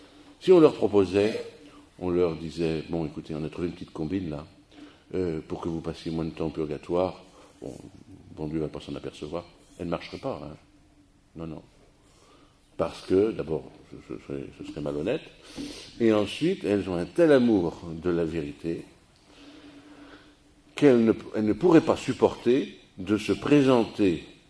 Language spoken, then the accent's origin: French; France; Pas simplement parce qu'on est français, les râleurs